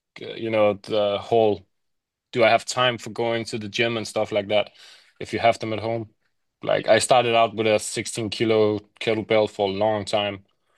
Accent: Denmark; Yeah, I'm from Denmark, live in Copenhagen, near Copenhagen.

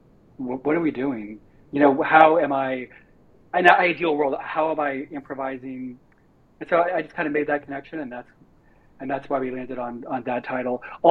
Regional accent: Missouri, United States; And so I'm originally from Missouri. And so when I think of the sort of like the religion that is present where I am from, it is more of like this Pentecostal, you know, speaking in tongues, otherworldly aspect of things.

